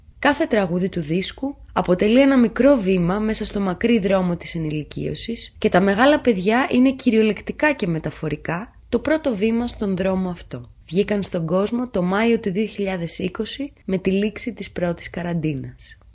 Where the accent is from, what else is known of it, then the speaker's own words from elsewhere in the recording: Perama, Attica, Greece; now in Athens, Greece; και ζω στην Αθήνα. Αλλά μεγάλωσα στο Πέραμα, μια συνοικία του Πειραιά.